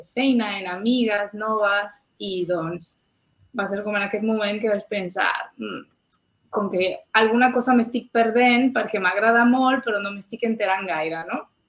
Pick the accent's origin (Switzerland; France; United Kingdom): France; Catalan is a second language; also born or lived in Mexico; Jo soc francesa, vaig viure a Mèxic 5 anys i vaig tornar més o menys fa 5 anys.